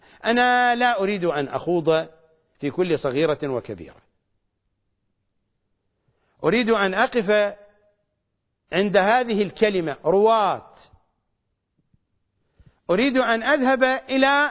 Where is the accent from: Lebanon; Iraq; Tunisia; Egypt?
Iraq; accent: Iraqi; بتعبيرنا الشعبي بلهجتنا العراقية